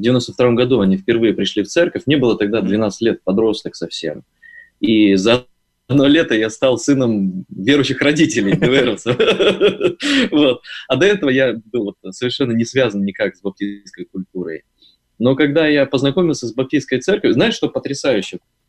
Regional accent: Perm, Perm Krai, Russia; еще там, в Перми, в моем родном городе.

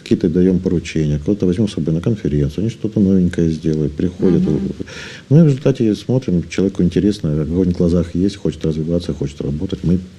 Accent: Krasnodar Krai, Russia; also born or lived in Rostov Oblast; Я сам с Кубани. Отец у меня был военным строителем, поэтому передвигались по всей и европейской части России, и небольшие командировки за рубеж были.

